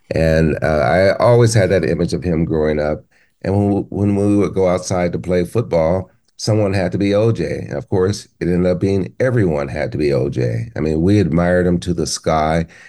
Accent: San Diego, California, United States; I grew up in San Diego. We followed USC sports mainly because of him.

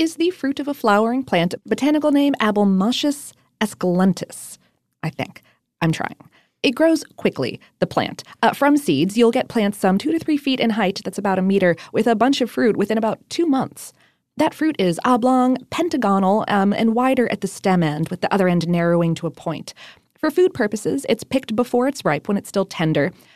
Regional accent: Ohio, United States; also born or lived in Florida; I grew up in Ohio and South Florida, so I don't remember having okra until I moved to Atlanta.

